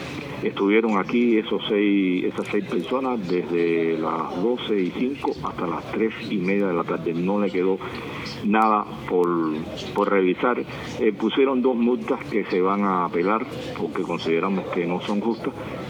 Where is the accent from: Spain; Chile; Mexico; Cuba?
Cuba; Yo nací en Cuba, viví en Cuba, llevaba 50 años